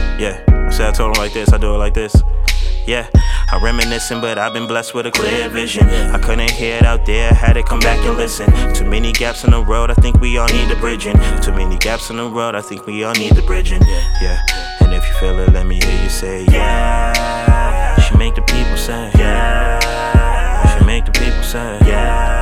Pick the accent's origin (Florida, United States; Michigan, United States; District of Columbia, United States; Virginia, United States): Florida, United States; I'm from Broward County, Dade County, North Miami Beach, North Miami, you know, Miami Gardens, Miramar, Hollandale, Ponds.